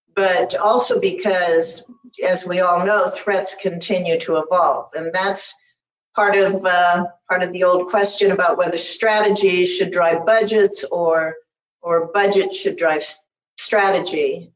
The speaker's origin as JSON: {"language": "English", "region": "Nebraska", "country": "United States", "tie": "born or raised there", "said": "when he was visiting Offutt Air Force Base in my home state of Nebraska."}